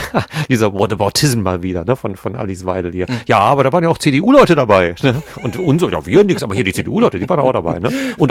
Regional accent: Gelsenkirchen, North Rhine-Westphalia, Germany; Gelsenkirchen, ne, meine Heimatstadt, ja. Gelsenkirchen Nord ist Bur, ne?

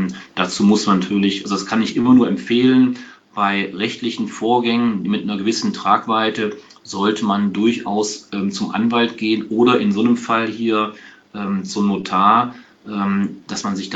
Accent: Aachen, North Rhine-Westphalia, Germany; ich bin kein Kölner, ich komme aus Aachen

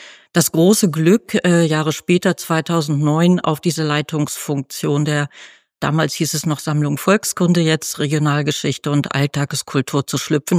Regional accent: Trendelburg, Hesse, Germany; born there; Ja, ich bin ein Nordhessen-Pflänzchen, kann man so sagen. Ich bin in Deisel geboren, Trendelburg-Deisel, was hier im Landkreis Kassel liegt, nahe bei Hofgeismar.

